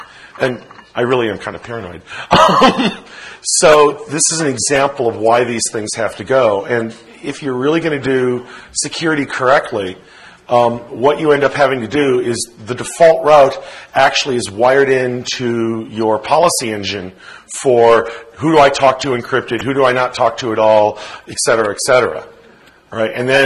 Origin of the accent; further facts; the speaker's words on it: United States; I'm an American, and I intend to be an American, and I intend to use that history